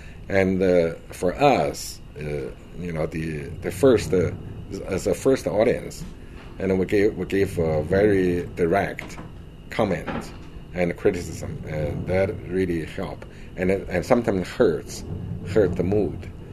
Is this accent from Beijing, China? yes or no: yes; Beijing, China; English is a second language; Originally, I came from Beijing. I was born in Beijing.